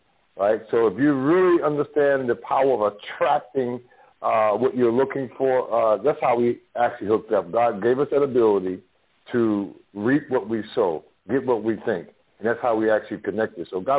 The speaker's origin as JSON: {"language": "English", "town": "Bronx", "region": "New York", "country": "United States", "tie": "born or raised there", "said": "I'm from the Bronx, New York, raised up poor, mom, seven kids on welfare."}